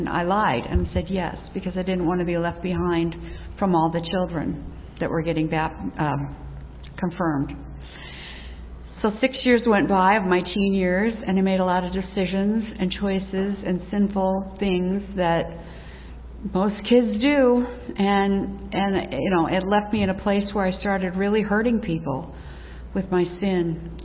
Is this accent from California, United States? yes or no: no; Dysart, Iowa, United States; I grew up here in Dysart in a home where we went to church every Sunday.